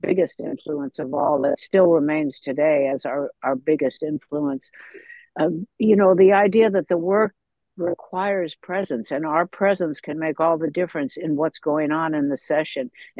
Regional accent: East Coast, United States; Well, I was a wanderer from the East Coast

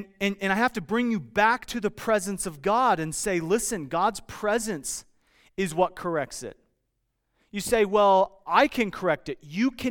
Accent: Iowa, United States; I grew up on Lake McBride. It was just a short ways from my house in Iowa, right near Chicago, about 2.5 hours outside of Chicago.

